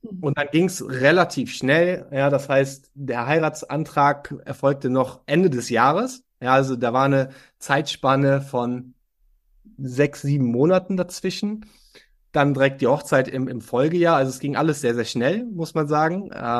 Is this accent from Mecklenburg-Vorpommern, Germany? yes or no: no; North Rhine-Westphalia, Germany; born there; ich komme gebürtig aus dem Dorf in der Nähe von Köln